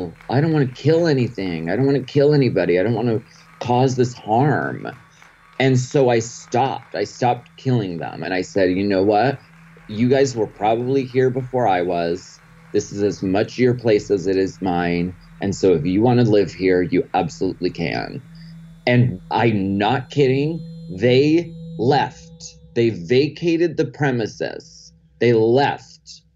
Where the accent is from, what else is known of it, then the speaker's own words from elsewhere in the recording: Erie, Pennsylvania, United States; it was really cold out. I'm from Erie, Pennsylvania.